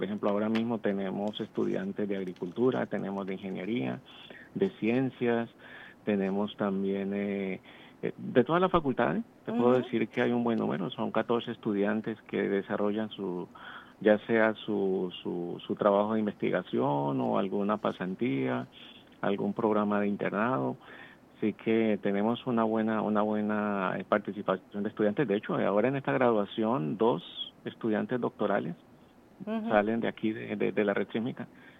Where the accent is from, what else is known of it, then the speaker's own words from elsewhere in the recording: Colombia; Ya vengo de Colombia.